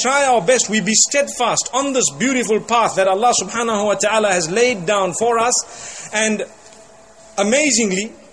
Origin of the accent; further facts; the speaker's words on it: Zimbabwe; I said, I'm from Zimbabwe.